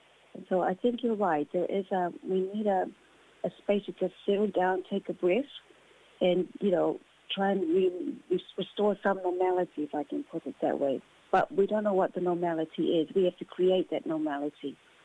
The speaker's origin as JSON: {"language": "English", "country": "Samoa", "lives_now": "New Zealand", "said": "Myself, I'm from Samoa. I've come from another land."}